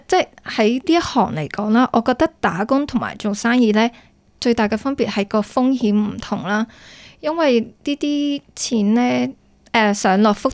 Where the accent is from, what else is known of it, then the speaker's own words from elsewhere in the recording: Hong Kong; 佢哋将佢哋嘅民族嘅嘢咧就 apply 喺我哋香港人嘅身上